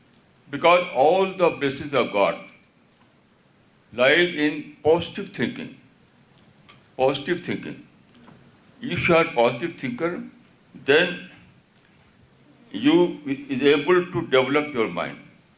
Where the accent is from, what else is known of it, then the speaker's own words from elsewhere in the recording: India; born there; So I always live in shukr that I was born in India.